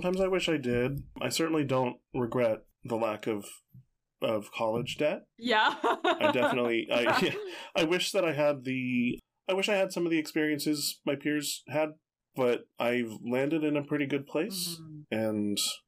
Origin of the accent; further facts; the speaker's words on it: Atlanta, Georgia, United States; I didn't work in animation in Atlanta, but I am from Atlanta.